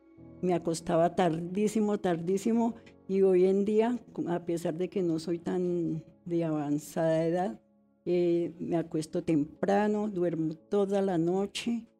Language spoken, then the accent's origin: Spanish; Bogotá, Colombia; born there; Tengo 73 años, nací en 1951, el 6 de diciembre, nací en Chapinero.